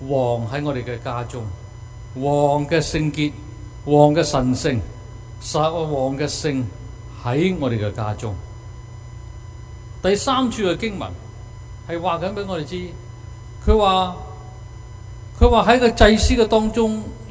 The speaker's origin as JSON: {"language": "Cantonese", "country": "China", "said": "我們中國人說呢，就是人搖福薄，樹搖就葉落"}